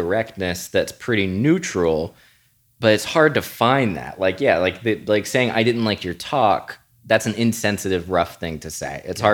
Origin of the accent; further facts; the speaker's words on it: the South, United States; because I grew up in the South, and for language there, everything needs to be super polite